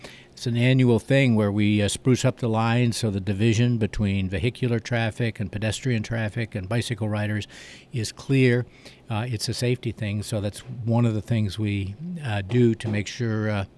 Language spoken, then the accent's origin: English; Cincinnati, Ohio, United States; now in Mason City, United States; I grew up in Cincinnati and was out of work and out of school and was offered a job at the Globe Gazette.